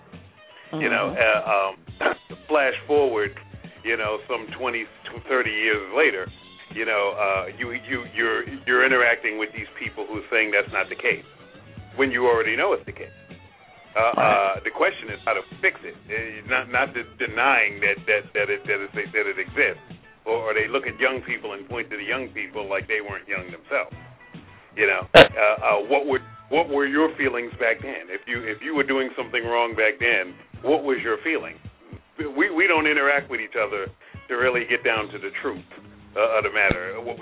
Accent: New York City, New York, United States; I go downtown. I grew up in New York. You go downtown in New York and do it to a white person, and you're liable to go to jail.

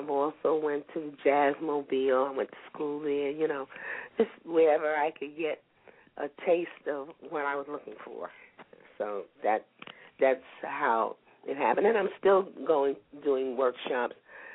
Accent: New York, United States; Well, like you said, I had started late in my career, and a native New Yorker, born and raised in Harlem.

